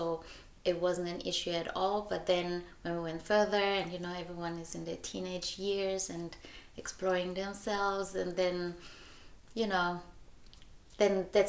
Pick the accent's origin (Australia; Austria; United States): Austria; Vienna; thank you first of all for the invitation. I'm from Vienna, Austria, and I was born here and grew up here. My father is from Ivory Coast, from West Africa, and my mother is Austrian.